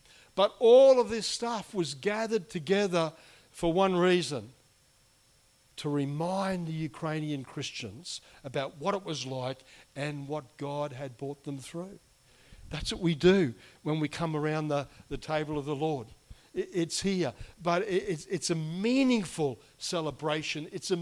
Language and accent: English; Australia; I said, I'm from Australia.